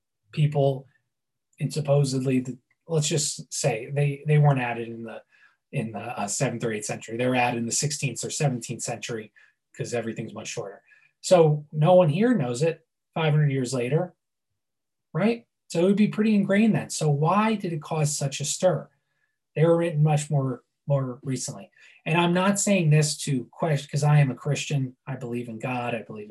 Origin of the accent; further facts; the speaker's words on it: Northeast, United States; I'm from the Northeast. There's like places called that are Aliquippa, Tamaqua, all these Native American words.